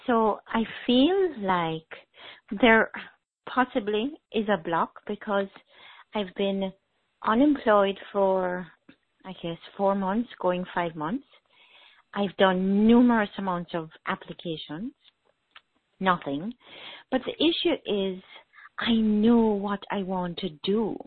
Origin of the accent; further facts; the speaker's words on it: Jamaica; born there; I was born in Jamaica.